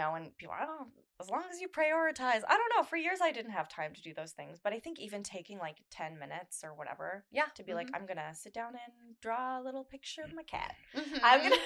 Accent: Pacific Northwest, United States; I'll say I grew up on the West Coast. I grew up on the Pacific Northwest.

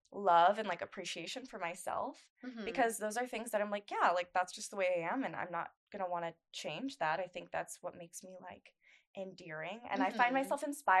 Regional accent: Pacific Northwest, United States; I'll say I grew up on the West Coast. I grew up on the Pacific Northwest.

